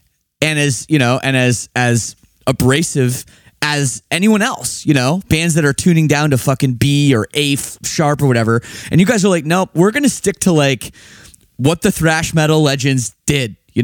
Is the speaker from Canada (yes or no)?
yes; Toronto, Ontario, Canada; I'm not from Cleveland. I'm from Toronto.